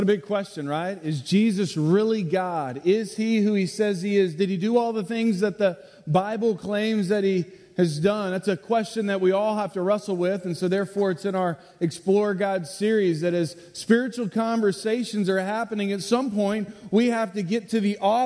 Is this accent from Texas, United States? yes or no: yes; Missouri City, Texas, United States; I grew up outside of Houston, Texas, in Missouri City. We went to First Baptist Church every time the doors were open.